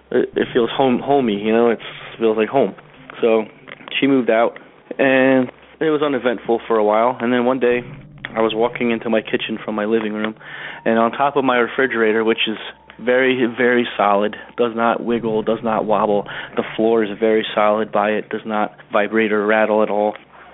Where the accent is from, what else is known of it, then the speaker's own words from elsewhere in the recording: New Jersey, United States; I'm from New Jersey.